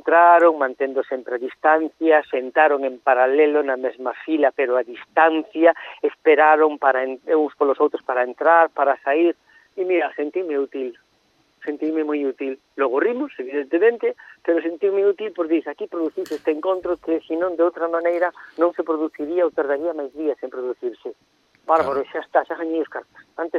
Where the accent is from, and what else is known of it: Vigo, Galicia, Spain